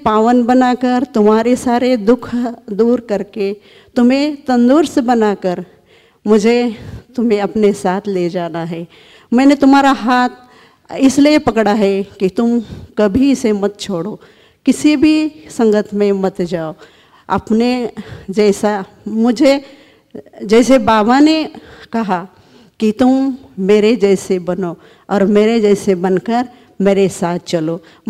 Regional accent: Pune, Maharashtra, India; मैं पुणे से हूँ

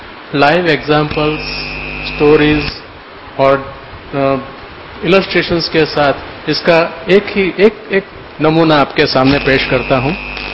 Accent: Ahmedabad, Gujarat, India; अहमदाबाद से हूँ, प्रोफेसर हूँ, बच्चों को पढ़ाते हैं

